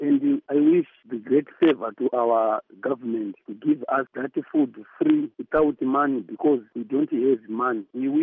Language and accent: English; Gokwe, Midlands, Zimbabwe; from Gokwe, Kavini constituency, Chief Sinchembo, Ward 3 to Vumba.